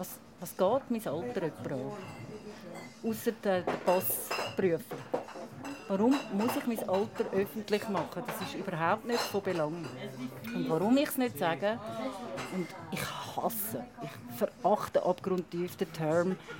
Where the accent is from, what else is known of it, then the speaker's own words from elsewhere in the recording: Switzerland; Ich bin ja auch ein Cink, also ich bin aufgewachsen im Dorf als der einzige Italiener.